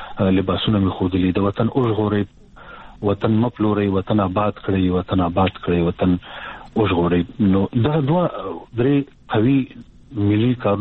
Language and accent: Pashto; Nangarhar, Afghanistan; now in Pakistan; زه خو په ننګرهار همیشه بهار کې زیږیدلې ما او د کامی ولسوالۍ ما، او بیا چې حالات بدل شول په هغه لومړیو کې چې مجاهدین راغلل او نو مون راکټ شولو پښتونخوا ته